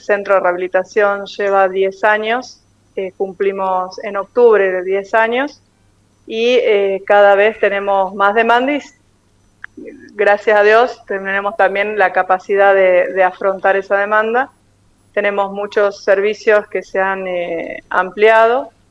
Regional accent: Argentina; nosotros que somos argentinos

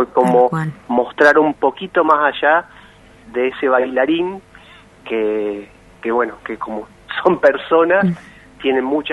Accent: Santa Fe, Argentina; now in Tigre, Argentina; soy santafesino, así que un poquito de todo.

